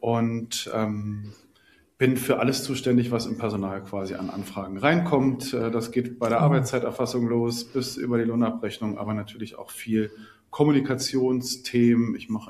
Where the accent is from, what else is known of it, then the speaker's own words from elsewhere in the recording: Berlin, Germany; ich komme aus Berlin